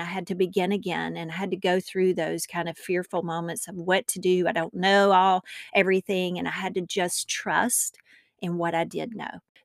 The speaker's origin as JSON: {"language": "English", "region": "North Carolina", "country": "United States", "tie": "born or raised there", "said": "I'm a native North Carolinian, as I've mentioned. But recently, my family moved back to what's my hometown, and it's actually where my husband and I grew up"}